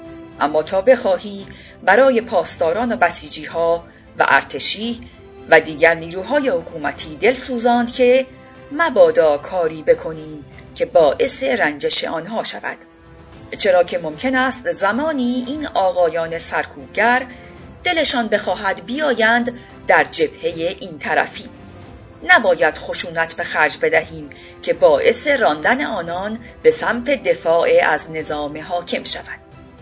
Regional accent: Iran; من هم به عنوان یک ایرانی

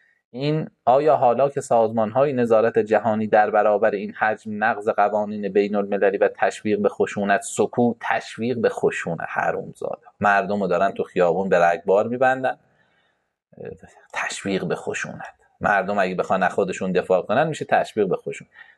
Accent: Iran; من به عنوان یه ایرانی چقدر سهم دارم تو این کشور

